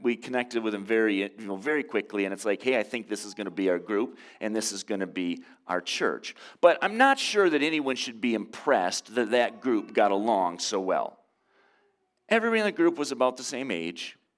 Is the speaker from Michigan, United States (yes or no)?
yes; Saginaw, Michigan, United States; I grew up in Saginaw, and Saginaw was, at the time, a GM town.